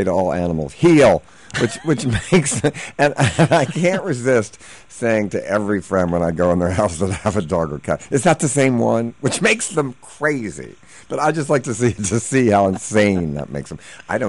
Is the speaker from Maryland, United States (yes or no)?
yes; Baltimore, Maryland, United States; they said, where are you from, sir? And I said, Baltimore, and then they knew it was me.